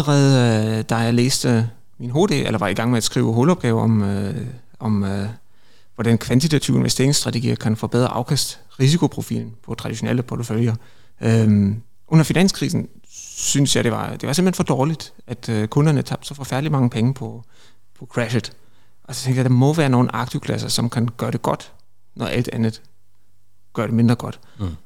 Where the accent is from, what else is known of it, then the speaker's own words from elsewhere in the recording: Germany; Danish is a second language; moved away as an adult; now in Denmark; hvor accenten kommer fra. Jeg kommer oprindeligt fra Tyskland.